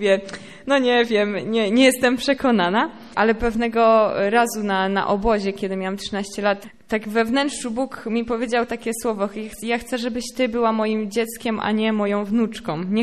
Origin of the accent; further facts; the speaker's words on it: Wisłoczek, Subcarpathian Voivodeship, Poland; pochodzę z Podkarpacia, z takiej małej wioski Wisłoczek.